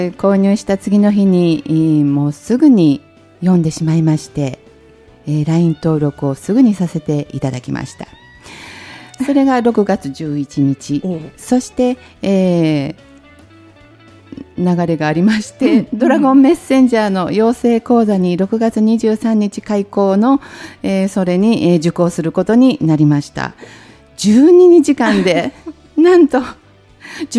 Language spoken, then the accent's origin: Japanese; Hyogo, Japan; はい、兵庫県から参りました。